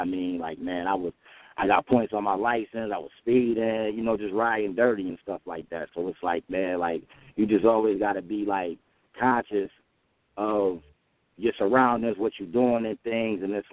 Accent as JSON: {"language": "English", "town": "Buffalo", "region": "New York", "country": "United States", "said": "I'm from Buffalo, New York, which is like 6 hours away from the city of New York, so I was influenced by it all."}